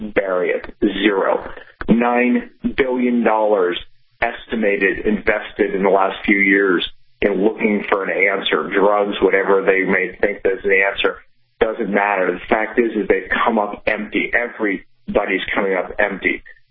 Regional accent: Pittsburgh, Pennsylvania, United States; You know, I remember I grew up in Pittsburgh, and, you know, today there's a lot of focus on the environment.

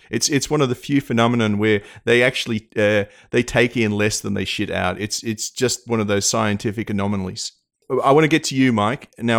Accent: Australia; I'm from Australia, so obviously none of my family are here.

